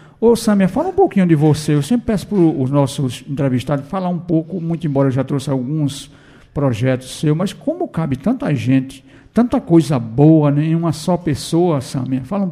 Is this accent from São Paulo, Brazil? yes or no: no; Macaparana, Pernambuco, Brazil; uma retransmite amanhã, que é da minha cidade natal de Macaparana